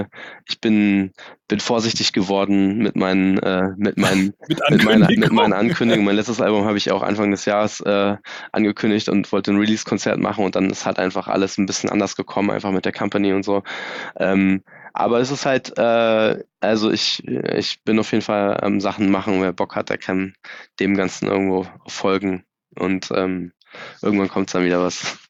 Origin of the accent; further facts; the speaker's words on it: eastern Germany, Germany; Wie gesagt, ich komme ja aus der DDR.